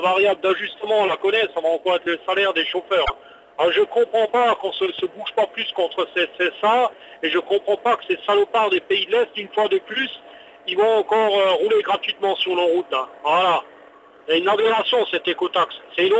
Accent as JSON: {"language": "French", "town": "Sarreguemines", "region": "Grand Est", "country": "France", "said": "Après de chez nous, à Sarreguemines, on a le même cas, on a un petit abattoir"}